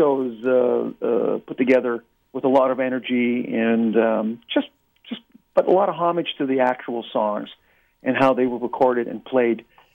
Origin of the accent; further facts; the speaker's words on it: Toronto, Ontario, Canada; I grew up in the Toronto area, as did everyone in the band.